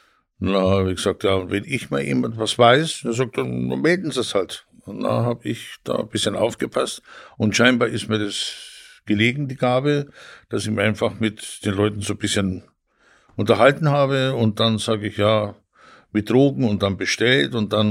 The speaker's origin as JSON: {"language": "German", "town": "Tegernsee", "region": "Bavaria", "country": "Germany", "lives_now": "Northern Germany, Germany", "said": "bleiben wir in Tegernsee, wo ich herkomme, oder gehen wir nach Norddeutschland, da kommt meine Frau her."}